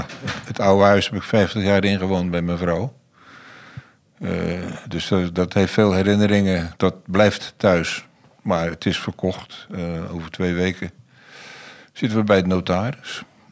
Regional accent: Goes, Zeeland, Netherlands; also born or lived in Delft; Ik ben geboren in 1941, dus ik ben 84 jaar oud. Ik ben geboren in Delft. En van Delft verhuisd naar Goes. Opgegroeid als Zeeuw dus.

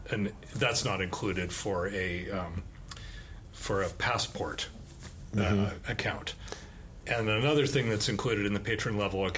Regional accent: Eugene, Oregon, United States; And that was at University of Oregon. I'm from Eugene.

